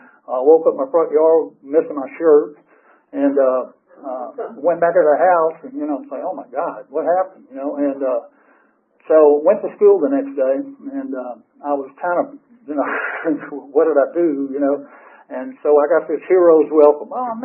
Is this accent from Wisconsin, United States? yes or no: no; Atlanta, Georgia, United States; I was born here in Atlanta in 1949 at, what was it, some hospital downtown. but anyhow, I grew up here.